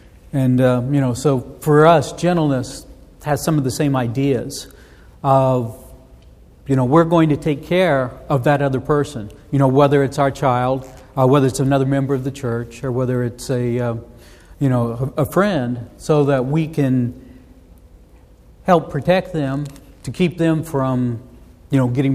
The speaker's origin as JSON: {"language": "English", "region": "Pacific Northwest", "country": "United States", "tie": "born or raised there", "said": "but I grew up in the Northwest, and one of the things in the fall, it was time to pick the apples"}